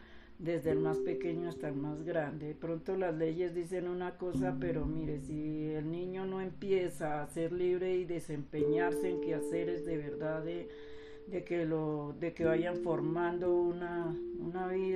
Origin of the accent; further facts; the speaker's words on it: Sumapaz, Bogotá, Colombia; yo era muy joven, supremamente joven, de 15 años cuando conocí estas tierras, porque yo me crié en Sumapaz, pues estamos en Sumapaz, pero pues en la localidad 20, y pues me radiqué aquí prácticamente desde los 15 años.